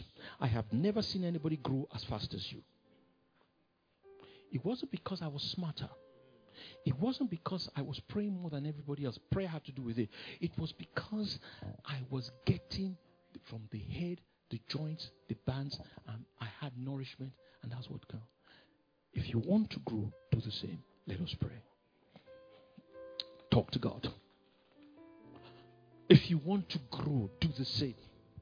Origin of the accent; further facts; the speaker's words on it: Nigeria; I'm black. I'm Nigerian. I'm 20 years old.